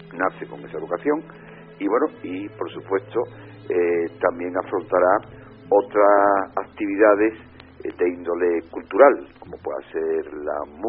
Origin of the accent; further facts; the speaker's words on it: Seville, Andalusia, Spain; born there; yo soy sevillano de nacimiento y voy a Sevilla con mucha frecuencia. E incluso estuve en Sevilla a principios de los 2000, durante 3 años